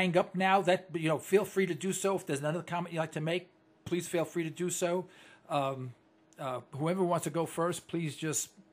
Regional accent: Oklahoma, United States; I'm from Oklahoma, the Bible Belt, and if someone learns that you are not a diehard Christian, they will not associate with you at all.

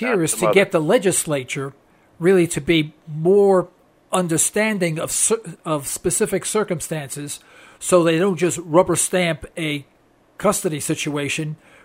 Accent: New York City, New York, United States; now in Tulsa, United States; Originally, I'm from New York City. Actually, I'm here in Tulsa, Oklahoma, but I got transferred many, many years ago with Big Oil.

